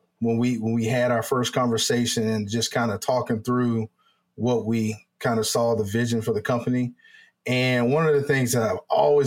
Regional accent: the South, United States; my history growing up in the South, having only been camping a few times, and that was at a young age

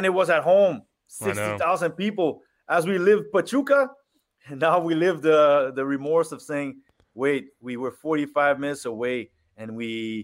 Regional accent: Montreal, Quebec, Canada; I'm from Montreal, so I'm like, yes, we're the French-speaking team.

